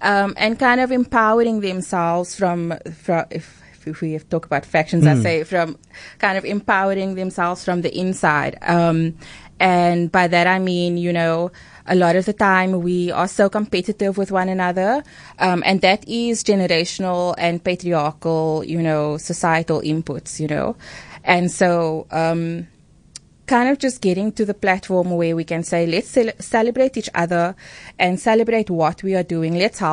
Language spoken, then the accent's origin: English; Lotus River, Western Cape, South Africa; So he's from Alsace River, I'm from Lotus River.